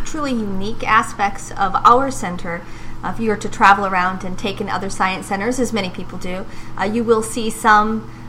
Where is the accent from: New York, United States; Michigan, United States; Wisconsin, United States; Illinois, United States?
Illinois, United States; Moline; moved away; also born or lived in East Coast; I was born and raised in Moline, but I moved away. I was on the East Coast